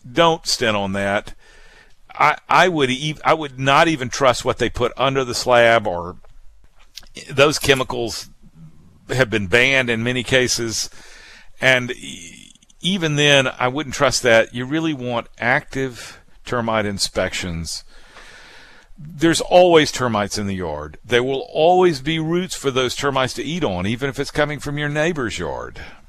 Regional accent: Alabama, United States; also born or lived in Mississippi; I was born in Mississippi. And I kind of grew up in Alabama.

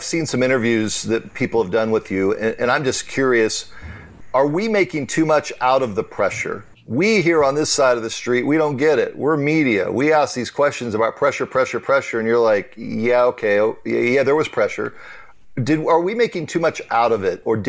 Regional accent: Carlsbad, California, United States; So back in the day, me growing up in Carlsbad, Tony Hawk would show up at our radio station.

